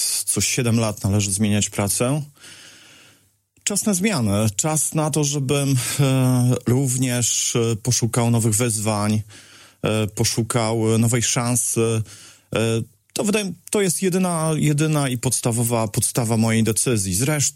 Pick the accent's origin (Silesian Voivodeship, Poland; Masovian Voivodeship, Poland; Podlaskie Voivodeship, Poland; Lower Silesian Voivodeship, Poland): Podlaskie Voivodeship, Poland; Suwałki; Jestem dumny z Suwałk. 9 lat to jednak prawie dekada. Przyglądałem się rozwojowi miasta, mojego miasta. Miasta, w którym ukończyłem szkołę podstawową, szkołę średnią.